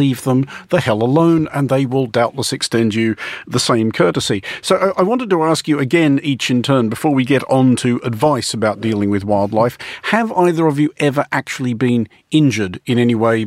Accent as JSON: {"language": "English", "country": "Australia", "tie": "born or raised there", "said": "growing up in Australia"}